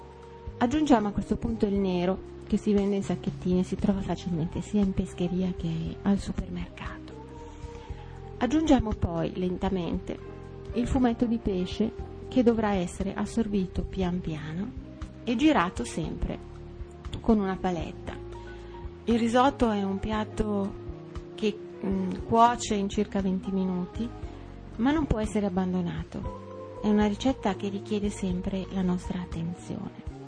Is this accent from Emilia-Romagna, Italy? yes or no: no; Milan, Lombardy, Italy; La prima cosa che mi è venuta in mente, essendo io milanese, è un bel risotto al pesce